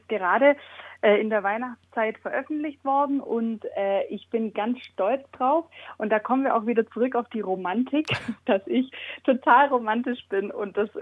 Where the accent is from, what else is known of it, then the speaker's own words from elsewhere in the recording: Hechingen, Baden-Württemberg, Germany; also ich komme ja aus Hechingen, aus der gleichen Stadt wie